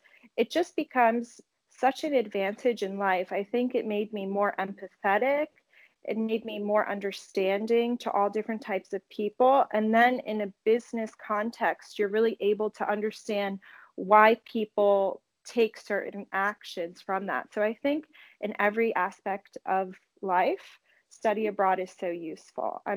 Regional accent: United States; I knew how to speak Spanish, mostly because I'm American, but my father is Portuguese.

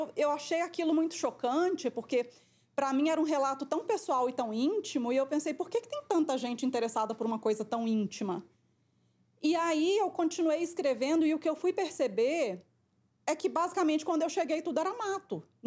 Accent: Minas Gerais, Brazil; moved away as an adult; now in São Paulo, Brazil; Eu vim para São Paulo para trabalhar em multinacional. Eu sou mineira, ainda tenho um tiquinho de sotaque, né?

